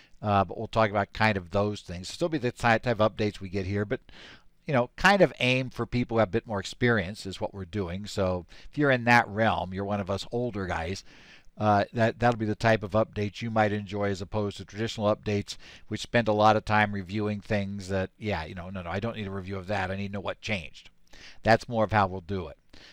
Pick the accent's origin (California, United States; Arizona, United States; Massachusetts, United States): Arizona, United States; That is my home state here of Arizona.